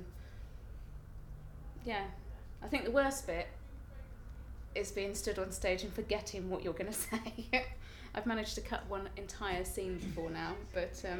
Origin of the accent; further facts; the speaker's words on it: South West England, United Kingdom; now in Wellington, United Kingdom; I'm 35. I currently live in Wellington just outside Hereford, but I'm originally from Cornwall.